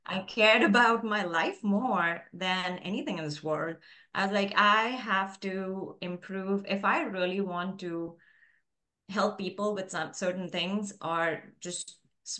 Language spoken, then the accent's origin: English; India; being an Indian, my parents wanted me to be a doctor or an engineer.